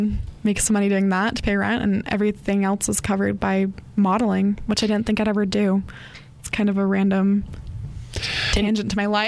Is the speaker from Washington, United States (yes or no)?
yes; Washington, United States; And I didn't know who he was because I grew up in Washington.